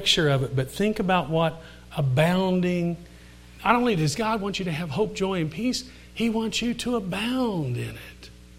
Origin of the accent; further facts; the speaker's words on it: Indiana, United States; Now, I grew up in Indiana. We had cornfields. Far as the eye could see.